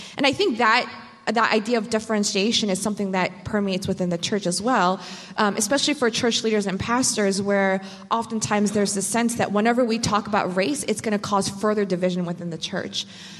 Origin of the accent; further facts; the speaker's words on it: Baltimore, Maryland, United States; I am from Baltimore City, and I've lived here for a little over a decade, actually.